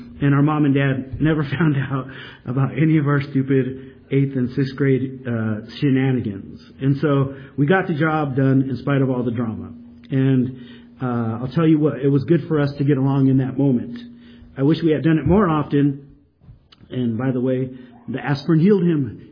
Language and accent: English; San Diego, California, United States; I didn't grow up here in the high desert, but I grew up in San Diego.